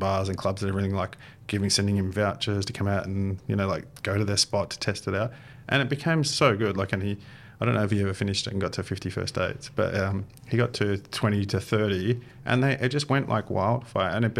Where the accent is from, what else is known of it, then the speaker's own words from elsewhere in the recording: Melbourne, Victoria, Australia; My brother, I'm from Melbourne.